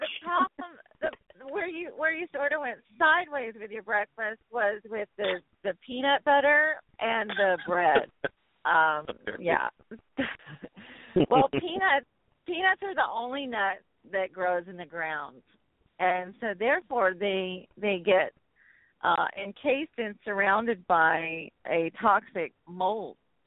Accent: Georgia, United States; also born or lived in Alabama; I grew up in the South, so I grew up in Georgia and Alabama

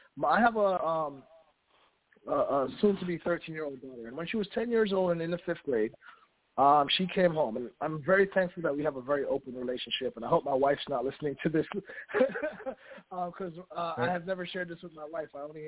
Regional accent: Jamaica; now in United States; especially as an African-American, especially a Caribbean, of Caribbean descent, I'm from Jamaica. You know, I came in this country and I fought for every inch of everything that I've gotten.

